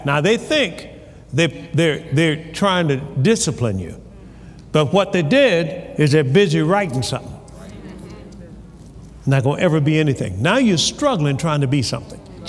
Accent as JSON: {"language": "English", "town": "Tuskegee", "region": "Alabama", "country": "United States", "tie": "born or raised there", "said": "Now, I was born and raised in Tuskegee, Alabama, and they had mulberry trees."}